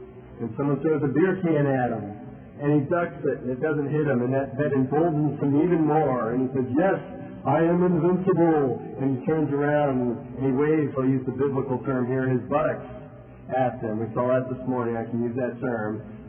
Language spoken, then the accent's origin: English; New York, United States; also born or lived in Ohio; I remember when I was growing up in New York and Ohio, both my parents had graduated from Ohio State, and so I was trained as a Buckeye lover